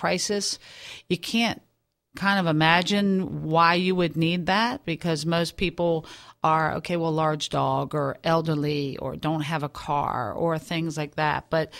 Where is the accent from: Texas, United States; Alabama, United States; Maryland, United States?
Maryland, United States; I grew up in Maryland.